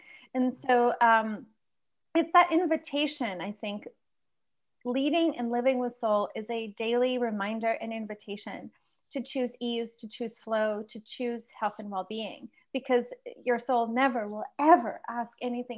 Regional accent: New York, United States; now in California, United States; I'm former New Yorker living in California.

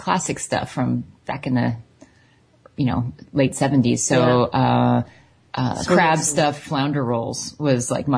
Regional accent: New Jersey, United States; So I grew up in New Jersey

